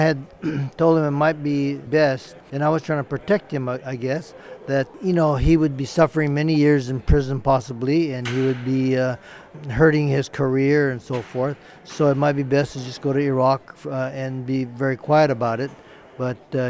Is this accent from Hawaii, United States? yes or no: yes; Honolulu, Hawaii, United States; I'm from Honolulu, Hawaii.